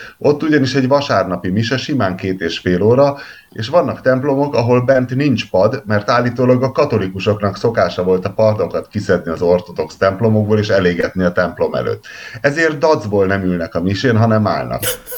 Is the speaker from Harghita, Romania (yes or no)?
no; Satu Mare, Satu Mare County, Romania; mert ott született a feleségem, és most itt élünk Szatmár Németiben, meg mert én idevalósi vagyok